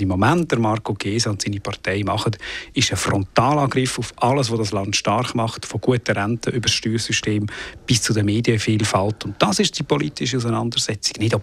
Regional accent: Switzerland; Ich bin in der Schweiz aufgewachsen.

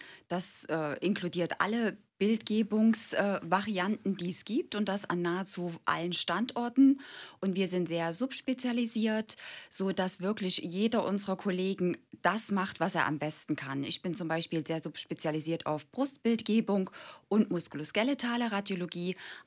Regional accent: East Germany, Germany; now in Switzerland; ich komme ja aus der ehemaligen DDR. Es ist meine erste Fremdsprache gewesen. Hört mein Dialekt wahrscheinlich auch nach 25 Jahren Schweiz noch ein bisschen durch.

